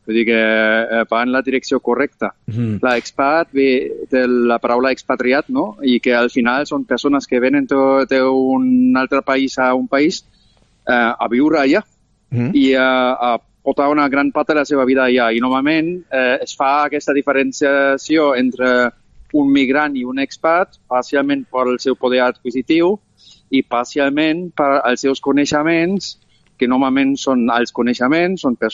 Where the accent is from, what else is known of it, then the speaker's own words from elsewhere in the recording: Germany; també sóc alemany